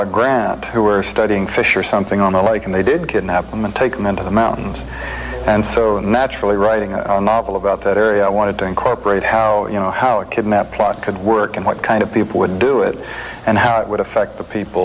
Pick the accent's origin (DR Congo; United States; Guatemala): DR Congo; Well, I grew up in Zaire, which is right across on the other side of the lake.